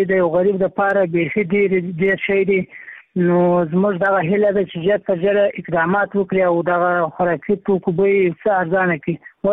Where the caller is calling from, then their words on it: Maiwand, Kandahar, Afghanistan; هم دا لازه د میوند ولسوالۍ څخه در سره پاری کوم